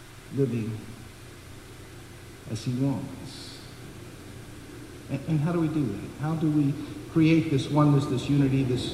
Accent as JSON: {"language": "English", "town": "Baltimore", "region": "Maryland", "country": "United States", "tie": "born or raised there", "lives_now": "Chicago, United States", "said": "Now, when I was growing up in Baltimore, I never met a shepherd. Since I've moved to Chicago, I've never met a shepherd."}